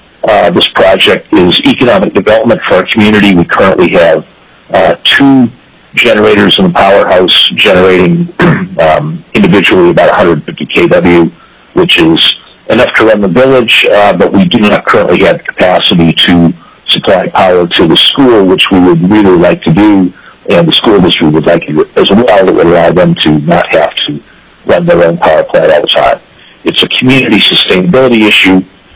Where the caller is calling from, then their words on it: Bethel, Alaska, United States; I'm calling from Bethel, and I'm representing the Tulik Sac Native community.